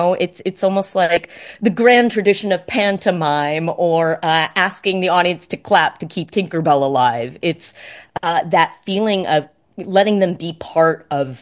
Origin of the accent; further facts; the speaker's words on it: Los Angeles, California, United States; because I'm from Los Angeles, and that's not really that much of a theater town, or at least not considered a theater town.